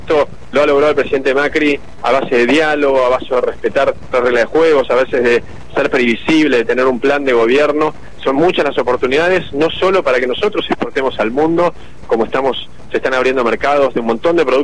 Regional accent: Argentina; Es la oportunidad para mostrarle al mundo lo que somos los argentinos.

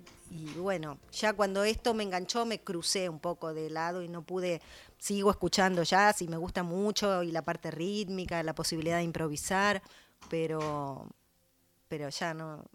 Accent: Avellaneda, Buenos Aires Province, Argentina; Ah, sí, soy de Avellaneda y estuve en algunas de las cumbres del tango que se hicieron, sí.

